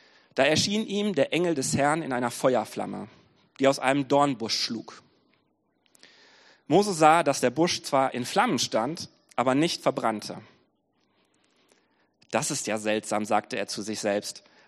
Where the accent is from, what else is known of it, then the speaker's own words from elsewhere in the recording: Wiehl, North Rhine-Westphalia, Germany; wir kommen so aus Wiel, Oberberg unten